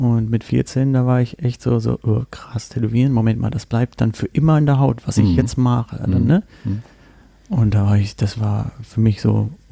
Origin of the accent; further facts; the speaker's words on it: Rostock, Mecklenburg-Vorpommern, Germany; born there; weil ich komme gebürtig aus Rostock